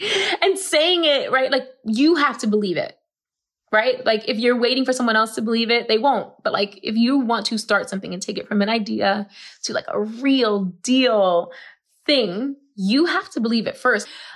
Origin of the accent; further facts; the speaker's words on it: Bronx, New York, United States; I'm a Scorpio. I'm from the Bronx. I'm Puerto Rican.